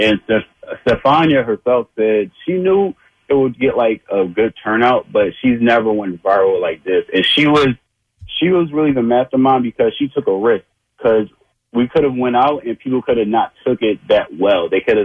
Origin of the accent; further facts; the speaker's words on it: Philadelphia, Pennsylvania, United States; I'm from North Philly.